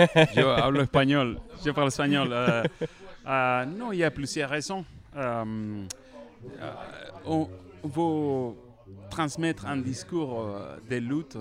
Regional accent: Maracaibo, Zulia, Venezuela; Je viens de Maracaibo, c'est une ville portuaire.

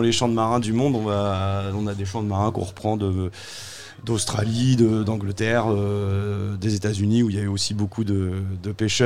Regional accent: Forges-les-Eaux, Normandy, France; Bah, on vient de Forges-les-Eaux, pas loin là.

